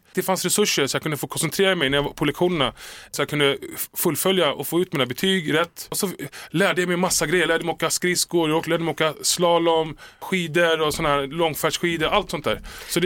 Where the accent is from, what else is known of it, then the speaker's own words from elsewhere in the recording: Stockholm, Stockholm County, Sweden; jag är från södra sidan då. Jag är från Enskededalen.